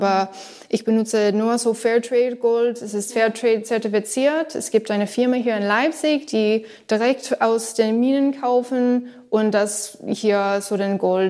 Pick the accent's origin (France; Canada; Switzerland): Canada; Ja, original komme ich aus Kanada. Ich habe in Kanada studiert.